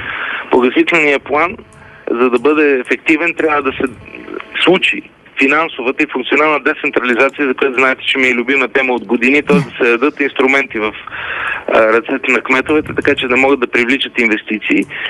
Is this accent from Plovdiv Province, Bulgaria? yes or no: no; Sofia, Sofia City, Bulgaria; born there; 23-ти мир, където сега живея, но всъщност съм